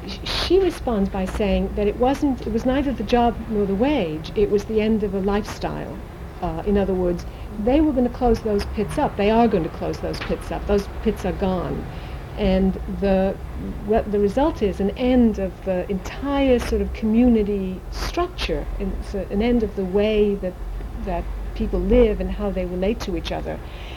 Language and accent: English; Cardiff, Wales, United Kingdom; I grew up in Cardiff, which is a coal mining port in South Wales